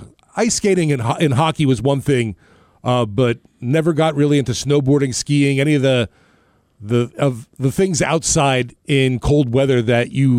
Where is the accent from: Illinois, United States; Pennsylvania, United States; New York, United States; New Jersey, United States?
New Jersey, United States; now in New Orleans, United States; I've lived in New Orleans now than more than I grew up in New Jersey